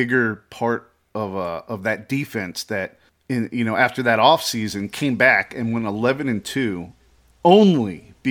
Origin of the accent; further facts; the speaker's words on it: Brooklyn, New York, United States; Actually, I'm from Brooklyn.